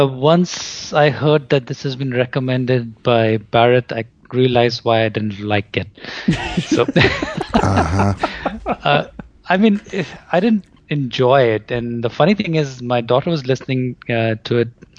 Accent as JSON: {"language": "English", "country": "India", "tie": "born or raised there", "said": "I guess maybe growing up in India, that's all we had access to."}